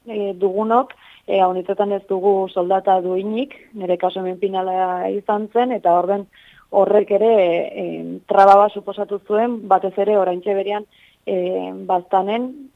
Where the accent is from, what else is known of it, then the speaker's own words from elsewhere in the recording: Lekaroz, Navarre, Spain; ni Lekauzkoa naiz